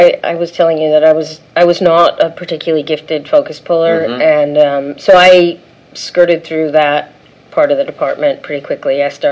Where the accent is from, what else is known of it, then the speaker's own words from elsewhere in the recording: East Coast, United States; You know, I was young. I was from the East Coast. I had my Jack Purcell sneakers and my beat-up old BMW 2002, and I jumped in the car with about $20.